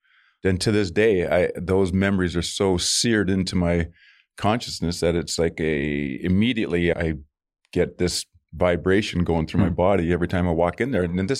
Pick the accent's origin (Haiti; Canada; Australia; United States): Canada; Edmonton, Alberta; I was from Edmonton, Alberta. That's my hometown. So I have family, friends.